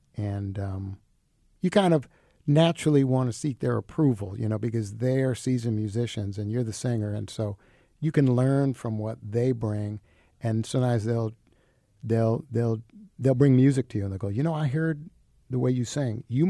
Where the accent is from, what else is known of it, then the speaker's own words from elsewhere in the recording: New York, United States; moved away as an adult; now in Greencastle, United States; I moved here from New York to live in Indiana years ago to move to Bloomington when I was a college student.